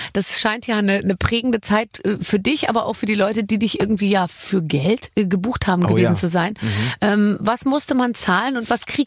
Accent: Tyrol, Austria; Bei uns in Tirol.

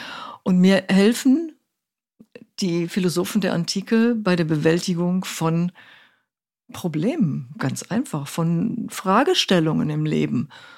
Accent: Cologne, North Rhine-Westphalia, Germany; In Hessen gibt es so einen Spruch, ich bin ja Kölnerin, ne?

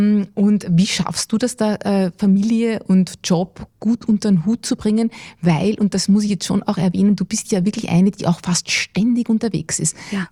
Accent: Wieselburg, Lower Austria, Austria; Ja, wir sind alle aus Wisselburg.

